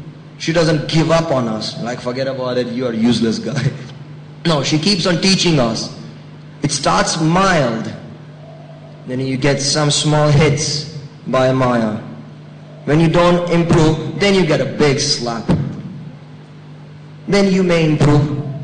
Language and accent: English; India; And they said, oh, we are Indian.